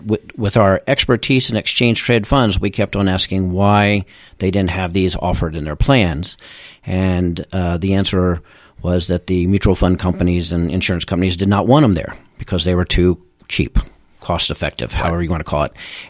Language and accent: English; Dallas, Texas, United States; Well, I was born in Dallas, went to school at Green Hill, actually, here.